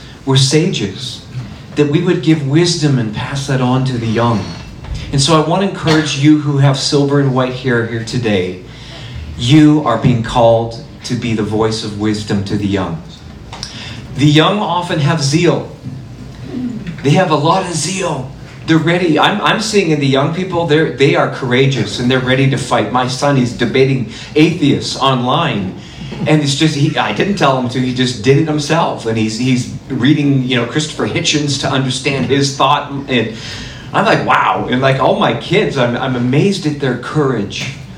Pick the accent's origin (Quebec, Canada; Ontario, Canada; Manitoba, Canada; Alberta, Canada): Alberta, Canada; Lloydminster; born there; I was born in Lloydminster and on the border, and so this is my home archdiocese. This is actually my home diocese.